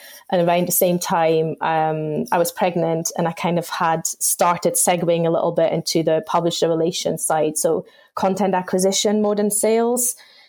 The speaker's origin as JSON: {"language": "English", "country": "Luxembourg", "second_language": "English", "said": "I'm originally from Luxembourg, so speak lots of languages, thought that's great for sales."}